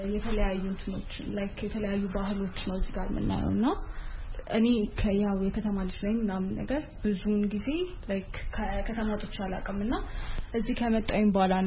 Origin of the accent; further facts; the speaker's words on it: Addis Ababa, Ethiopia; እኔ አዲስ አበባን ተወልጄ የሚያደኩት